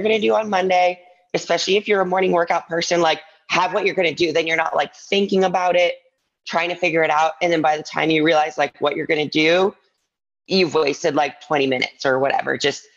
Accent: Ann Arbor, Michigan, United States; moved away as an adult; now in New York City, United States; I grew up in Ann Arbor, Michigan. Then I went to University of Michigan, did gymnastics there. After that, I moved to New York City.

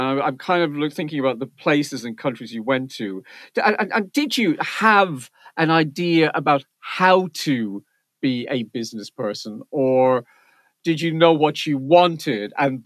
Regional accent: Ireland; As a gay Irish man, I'm never so certain about sport.

